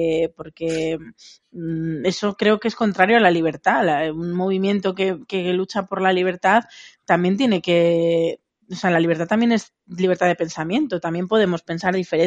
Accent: Spain; Yo también me siento española en muchísimas cosas y es que soy española.

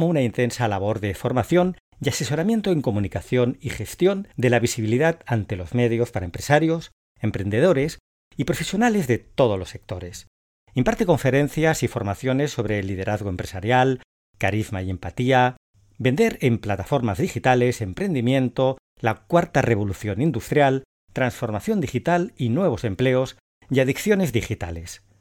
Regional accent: Barcelona, Catalonia, Spain; now in Málaga, Spain; Bueno, yo realmente soy de Barcelona, Lo que pasa es que regalé hace ya 20 años aquí en Málaga

